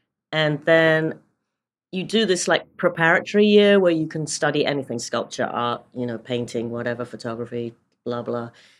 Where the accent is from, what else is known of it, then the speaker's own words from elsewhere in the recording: London, United Kingdom; Well, I grew up in London, in North London